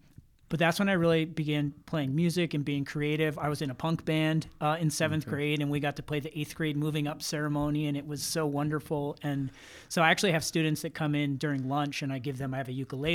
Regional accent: New York, United States; I am from New York. I grew up in New York.

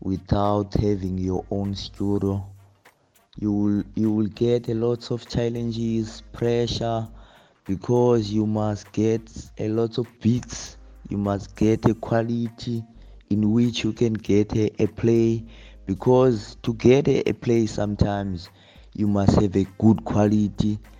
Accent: East London, Eastern Cape, South Africa; also born or lived in Langa; I was born in Langa, grew up in East London without my both parents. I grew up around my cousins.

